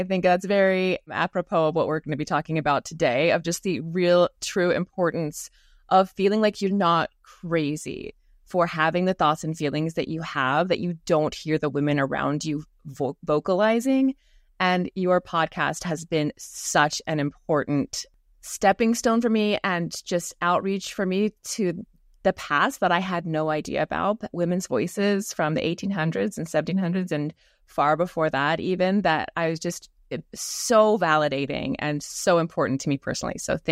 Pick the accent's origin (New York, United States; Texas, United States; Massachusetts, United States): Texas, United States; Allen; So I grew up in Allen, Texas, in a very devout LDS family.